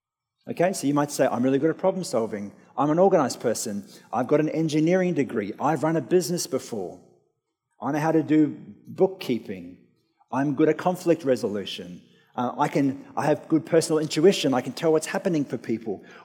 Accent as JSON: {"language": "English", "country": "Australia", "accent": "Australian", "said": "I'm an Australian."}